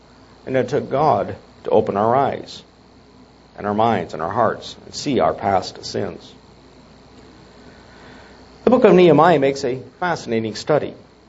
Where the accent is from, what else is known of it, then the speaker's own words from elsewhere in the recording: Richmond Hill, Ontario, Canada; I remember growing up in Richmond Hill, Ontario, just north of Toronto, not far from a number of greenhouses. Richmond Hill at that time was known as the Rose Capital of Canada.